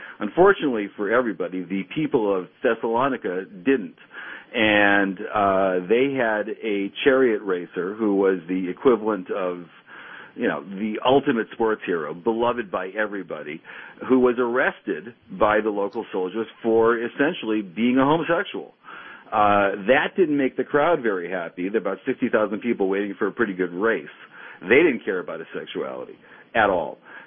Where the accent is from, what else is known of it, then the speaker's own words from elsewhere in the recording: Detroit, Michigan, United States; born there; Yes, I was born in Detroit many decades ago, but I still have family there